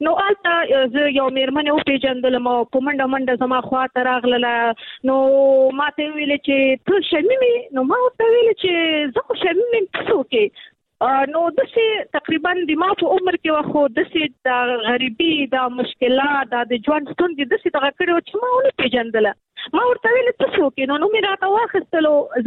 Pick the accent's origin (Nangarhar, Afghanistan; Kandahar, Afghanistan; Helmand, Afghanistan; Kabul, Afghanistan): Nangarhar, Afghanistan; زه د ننګرهار یم،